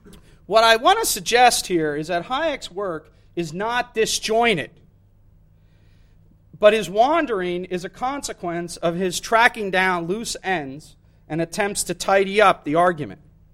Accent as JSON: {"language": "English", "region": "Vienna", "country": "Austria", "accent": "Viennese", "second_language": "English", "said": "I'm not going to try to do my Viennese accent. I'm overseas. If I was back home, I would, but I won't do that here."}